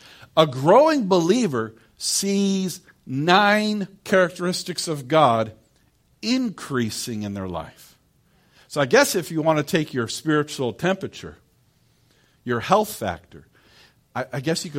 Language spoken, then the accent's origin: English; Detroit, Michigan, United States; I'm from Detroit. I need to become gooder.